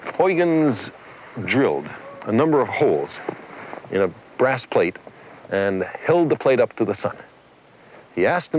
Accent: Brooklyn, New York, United States; people had answered that question which had so excited me as a young boy growing up in Brooklyn, the question, what are the stars?

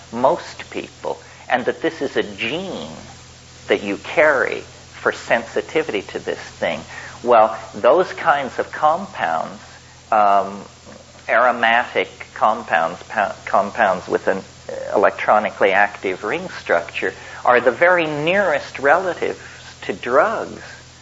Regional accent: Colorado, United States; I grew up in Colorado where everything was white bread culture.

